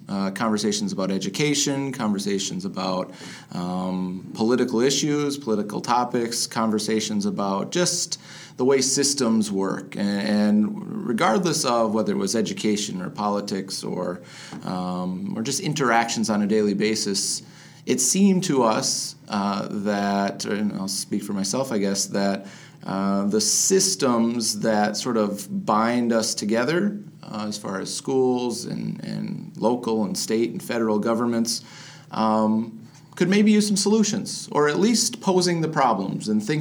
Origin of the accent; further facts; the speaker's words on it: Stewartville, Minnesota, United States; I'm originally from Stuartville, Minnesota, which is a mere 8 miles down the road.